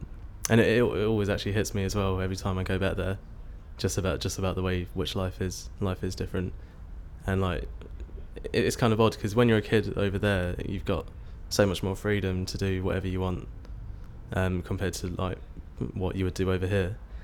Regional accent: Beckenham, London, United Kingdom; my date of birth is the 21st of July 1986 and I'm from Beckenham in South East London.

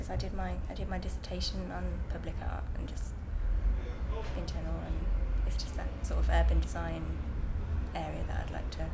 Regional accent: Birmingham, West Midlands, United Kingdom; accent: Brummie; also born or lived in Bristol; Birmingham. I come from South Birmingham, so Kings Norton. I've pretty much lived there my whole life until I went to Bristol.

